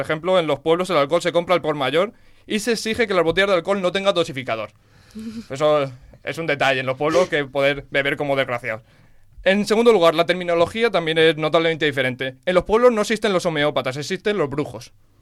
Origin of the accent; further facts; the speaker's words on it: Aspe, Valencian Community, Spain; Una aclaración, juro por las fiestas de mi pueblo que esto no ocurre en Aspe.